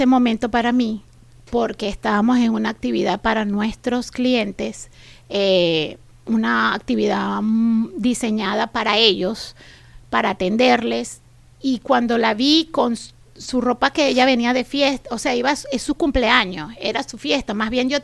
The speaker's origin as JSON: {"language": "Spanish", "country": "Venezuela", "said": "En mi país, en Venezuela, era agente de seguros durante 6 años"}